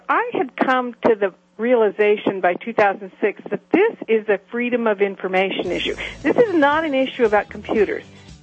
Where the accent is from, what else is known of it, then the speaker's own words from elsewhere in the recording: Seattle, Washington, United States; I'm actually from the Seattle area.